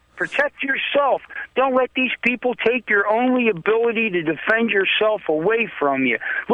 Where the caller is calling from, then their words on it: Philadelphia, Pennsylvania, United States; Well, I'm from Philadelphia, and I'm not pro-gun or pro-drugs or pro-violence